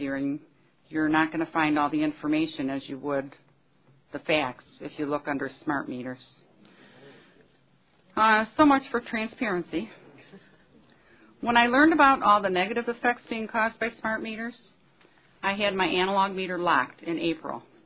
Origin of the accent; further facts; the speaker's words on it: Redford, Michigan, United States; I'm from Redford.